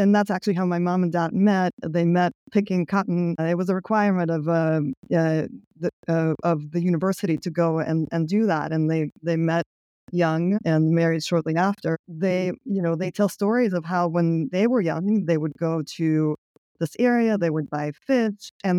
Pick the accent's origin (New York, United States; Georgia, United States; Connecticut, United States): New York, United States; New York City; Being a product of being an immigrant, growing up in New York City, having to suffer through housing insecurity as a kid